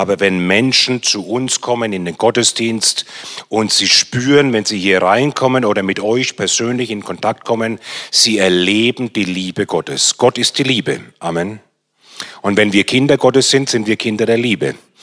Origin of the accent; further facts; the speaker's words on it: Bamberg, Bavaria, Germany; Ich bin in Bayern groß geworden, okay? Bin Franke, komme aus Bamberg. So, ich kenne die katholische Kirche. Ich bin in der katholischen Kirche groß geworden